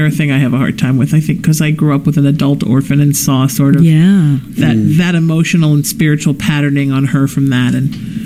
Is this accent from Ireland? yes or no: yes; Ireland; We are Irish. We're genetically pre-designed to make more children in any way we can.